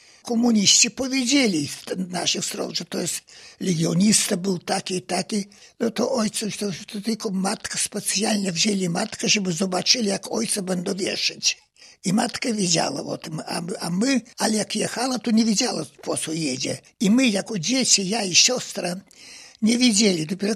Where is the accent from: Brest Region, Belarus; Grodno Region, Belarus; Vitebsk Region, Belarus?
Vitebsk Region, Belarus; my pochodzimy z Kresów Wschodnich. Ja byłem jeszcze 100 kilometrów za Wilnem, do ludzkiej granicy. Z tamtych stron też Buclaw, Postawy, te powiaty, ale województwo wileńskie wszystko to było.